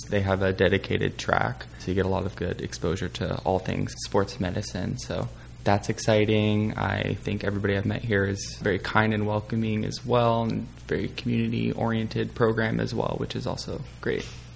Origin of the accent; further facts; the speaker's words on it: Spokane, Washington, United States; I grew up in Eastern Washington from Spokane area, and I went to the University of Washington for medical school.